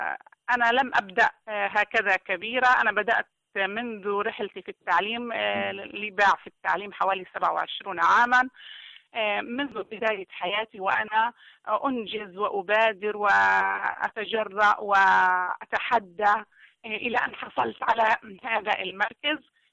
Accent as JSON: {"language": "Arabic", "region": "Gaza Strip", "country": "Palestine", "said": "كفلسطينية عانت التحديات وتحدت الصعاب، فلسطينية من وسط الآلام، من وسط الحصار"}